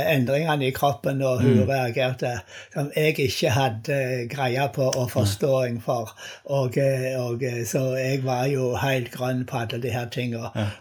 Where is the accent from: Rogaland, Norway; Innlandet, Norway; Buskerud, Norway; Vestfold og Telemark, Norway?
Rogaland, Norway; Gandal; Jeg kommer fra en plass som heter Gandal. Ja. På Jæren. Det er sør for Sandnes, og der vokste jeg opp i en kristenheim, og var med i et flott bedehusmiljø.